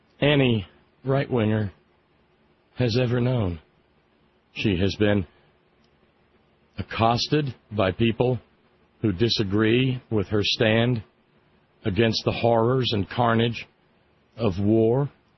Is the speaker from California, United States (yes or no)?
yes; Los Angeles, California, United States; Being as I'm from California, I can relate. South Central Los Angeles.